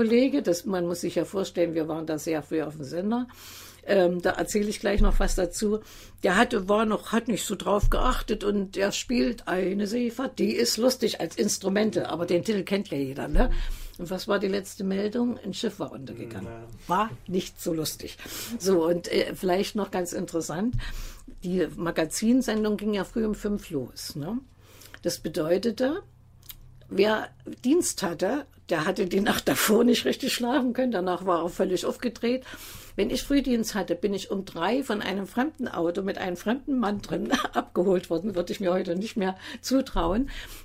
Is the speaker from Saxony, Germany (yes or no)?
yes; Saxony, Germany; accent: Saxon; Ich hatte immer den Komplex, ich denke, ich spreche so sächsisch, da traue ich mich nicht.